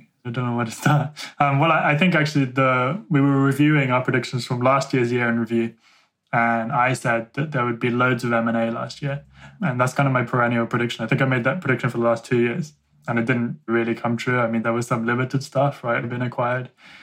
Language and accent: English; England, United Kingdom; I just made this website in a cafe in my hometown in rural England when I was visiting my parents and was bored.